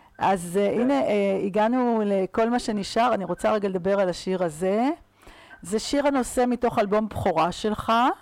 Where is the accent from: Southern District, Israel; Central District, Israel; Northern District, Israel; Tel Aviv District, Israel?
Central District, Israel; Kfar Saba; גם אני במקור מכפר סבא.